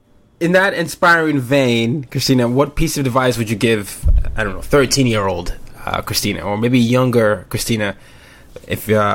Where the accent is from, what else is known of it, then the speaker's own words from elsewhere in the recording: Nigeria; So I'm not American, I'm Nigerian